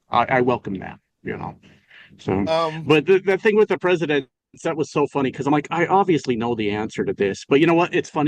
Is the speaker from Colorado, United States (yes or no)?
yes; Colorado, United States; moved away as an adult; also born or lived in New Mexico; I'm from Colorado. When I was 19, I moved to New Mexico.